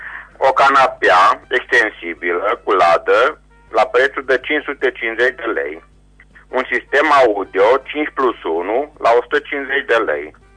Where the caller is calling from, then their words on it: Reșița, Caraș-Severin, Romania; din Reșița